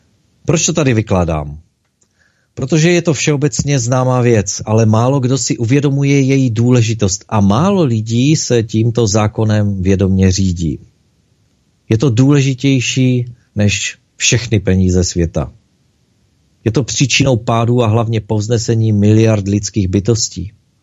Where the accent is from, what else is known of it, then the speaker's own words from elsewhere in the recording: Ostrava, Moravian-Silesian Region, Czechia; U nás na Ostravě jsme říkali bo bagr. Tuhle odpověď si pamatuju z dětství